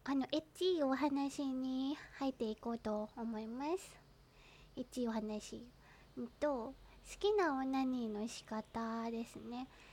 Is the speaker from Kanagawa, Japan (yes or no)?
yes; Kanagawa, Japan; 出身地は神奈川です。